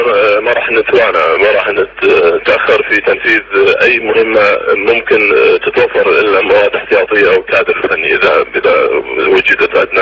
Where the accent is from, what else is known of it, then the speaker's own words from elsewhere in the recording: Iraq; واحنا عراقيين اولا واخيرا